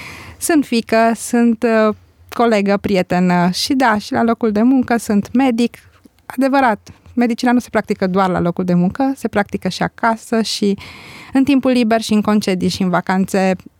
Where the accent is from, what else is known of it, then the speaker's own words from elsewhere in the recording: Pleșcuța, Arad County, Romania; moved away as an adult; also born or lived in Gura Hont; now in Timișoara, Romania; am născut în localitatea Gura Hon, județul Arad. Am trăit și am locuit și am crescut în Pleșcuța, județul Arad. Am venit la liceu la Arad, după care la facultate la Timișoara, unde am și rămas prin căsătorie și prin locul de muncă pe care îl am în prezent.